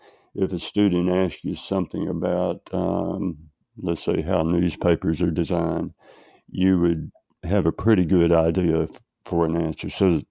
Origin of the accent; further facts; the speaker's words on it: Mount Vernon, Texas, United States; But okay, I grew up, although I was born in West Texas, my family moved to East Texas to outside a small town of Mount Vernon. The summer before I was going into the fourth grade.